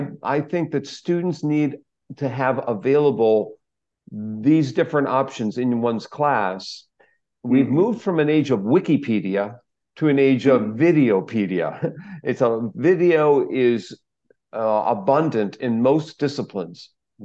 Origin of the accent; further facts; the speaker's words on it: Wisconsin, United States; And I'm a Midwest guy. I was from Wisconsin originally, from the north, and I like cold weather like you get in Norway.